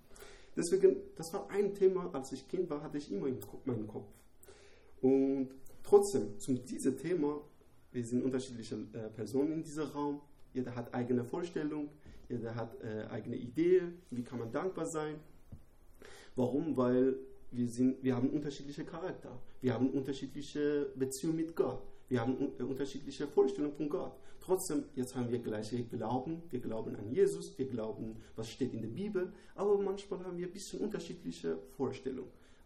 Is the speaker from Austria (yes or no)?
no; Iran; German is a second language; now in Germany; ich komme aus dem Iran. Jetzt bin ich seit fast 6 Jahren in Deutschland. Mein Deutsch ist nicht super gut